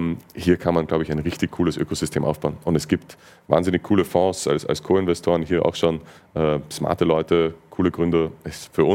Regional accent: Vienna, Austria; auch ganz direkt als Wiener natürlich der logische nächste Schritt

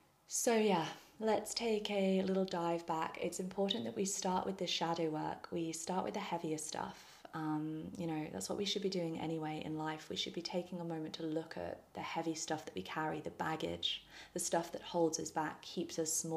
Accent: Bermuda; born there; So I was actually born in Bermuda. Not in the UK. I was born in Bermuda. My mum and dad lived there.

